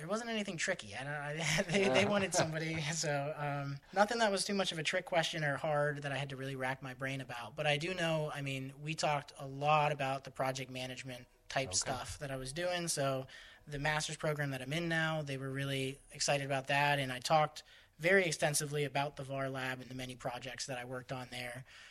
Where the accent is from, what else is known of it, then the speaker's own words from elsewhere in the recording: Pittsburgh, Pennsylvania, United States; now in Erie, United States; I came from Pittsburgh, so I'm not at all scared of hills.